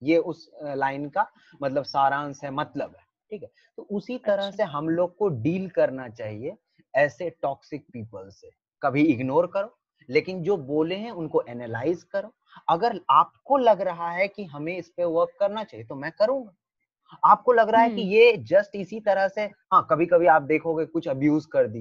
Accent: Bihar, India; Obviously मैं बिहार से था, मेरा जो एक्सेंट था बात करने का वो काफी, मतलब कि वो अच्छा नहीं था, ऑल्दो मैं एक्टिंग कर लेता था बट मेरा एक्सेंट अच्छा नहीं था।

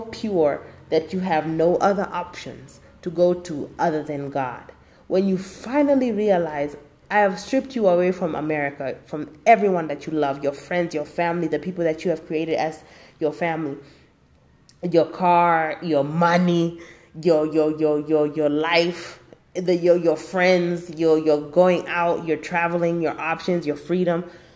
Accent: Kenya; moved away; And that's how I felt when I came from Kenya.

